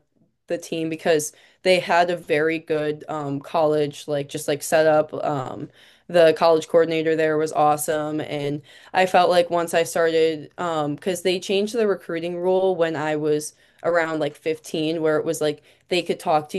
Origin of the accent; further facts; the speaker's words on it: Illinois, United States; also born or lived in Long Island, United States; So yeah, I grew up the suburb I grew up in Illinois, and then also to Long Island, like the you were around everything.